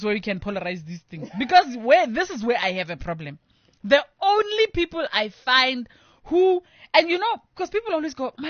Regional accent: South Africa; as a South African or a South African

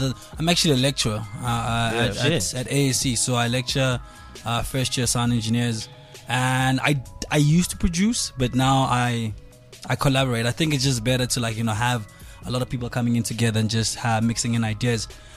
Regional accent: Mahikeng, North West, South Africa; born and raised in Mafikeng.

